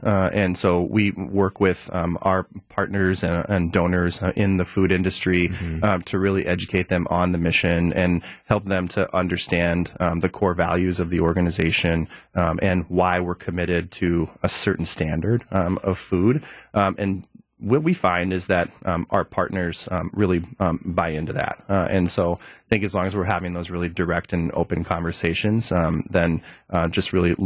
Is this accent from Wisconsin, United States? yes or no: yes; Milwaukee, Wisconsin, United States; And so growing up in Milwaukee, I was actually acutely aware of the services that Hunger Task Force provided